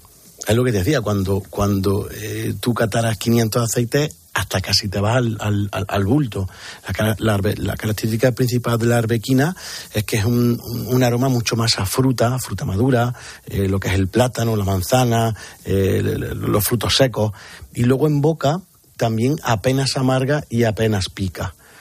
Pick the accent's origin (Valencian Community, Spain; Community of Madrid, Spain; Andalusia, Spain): Andalusia, Spain; Jaén; los que somos de Jaén